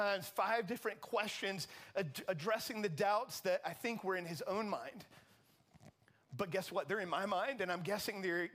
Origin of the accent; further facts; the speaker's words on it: Charlotte, North Carolina, United States; I grew up in Charlotte, and I grew up, one of the biggest loves of my life before I was 12 years old was WWF wrestling.